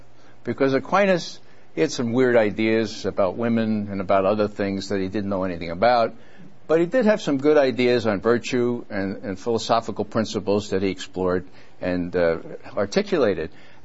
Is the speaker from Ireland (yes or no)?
no; Bronx, New York, United States; Where I grew up in the Bronx, anger was sort of frowned upon, you know.